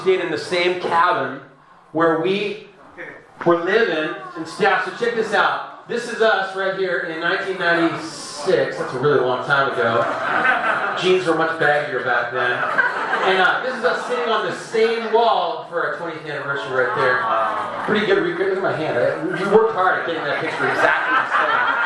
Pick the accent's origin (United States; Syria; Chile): United States; La Habra, California; I'm a Southern California boy. I grew up right over near La Mirada in La Habra.